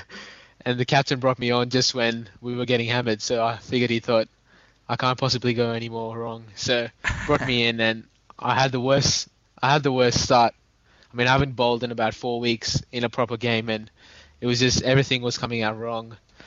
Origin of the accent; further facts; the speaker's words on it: Australia; from Australia.